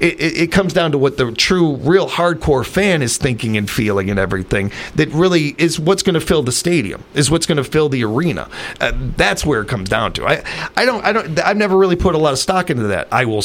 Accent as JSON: {"language": "English", "country": "United States", "said": "As an American, you always have a right to talk."}